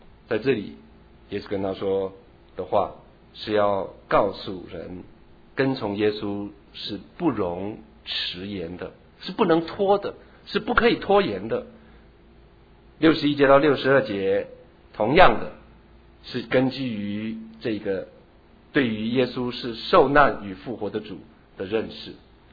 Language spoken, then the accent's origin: Chinese; Taitung, Taitung County, Taiwan; 我从小在台东长大，台湾台东长大的哈。我虽然不是生成一个农家的子弟，但是我住的环境，从小的环境周围都是农家，要不就是稻田，要不就是甘蔗田，